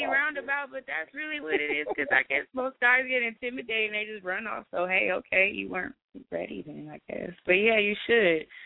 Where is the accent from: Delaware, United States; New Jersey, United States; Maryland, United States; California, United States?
California, United States; also born or lived in Texas; although I was born in Texas, but I enjoyed growing up in California because Texas. I have to get back there and say hi to all my roots eventually